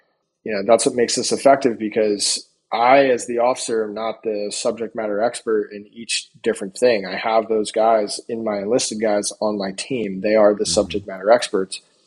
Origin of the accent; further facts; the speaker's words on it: New Jersey, United States; I come from South Jersey, which is typically not that big of a, or back then it wasn't a hotbed for pumping out Division I lacrosse players.